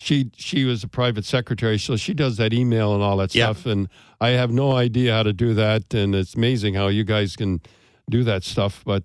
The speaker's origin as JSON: {"language": "English", "town": "Kingston", "region": "Ontario", "country": "Canada", "tie": "born or raised there", "lives_now": "Boston, United States", "said": "I was a kid. I grew up in Kingston."}